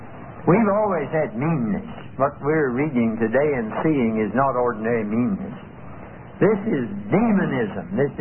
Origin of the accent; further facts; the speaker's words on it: Greensboro, North Carolina, United States; I often think in my hometown of Greensboro, about 150,000 people there